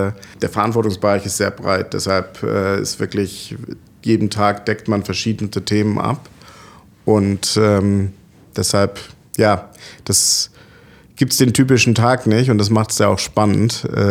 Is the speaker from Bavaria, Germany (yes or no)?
no; Cologne, North Rhine-Westphalia, Germany; now in Frankfurt, Germany; Ich bin aus Köln damals nach Frankfurt gekommen